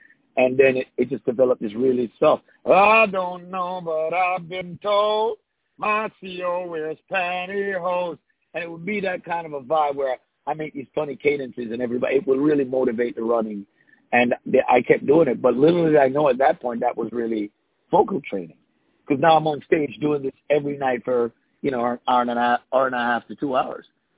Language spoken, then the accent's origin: English; Kingston, Jamaica; also born or lived in New York; Well, I was born and raised in Kingston. I still live in Kingston. I'm actually calling you from Kingston right now.